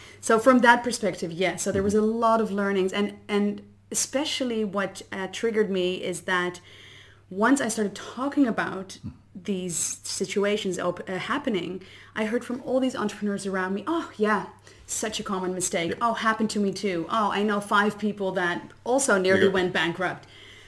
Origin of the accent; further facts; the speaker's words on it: Amsterdam, North Holland, Netherlands; now in New Zealand; I'm originally from Amsterdam, from the Netherlands, and I moved to New Zealand about 3 years ago.